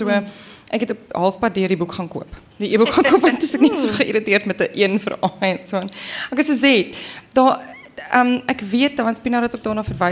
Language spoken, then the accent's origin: Afrikaans; Beaufort West, Western Cape, South Africa; ek kom van die Karoo af. Ek het groot geword op een plaas na by Beaufort West.